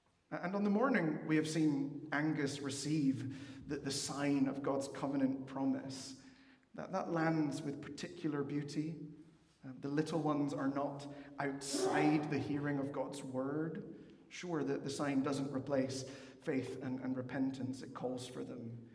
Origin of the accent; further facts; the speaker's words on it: Peru; growing up in Peru, I spent quite a bit of time marching in military victory and remembrance parades.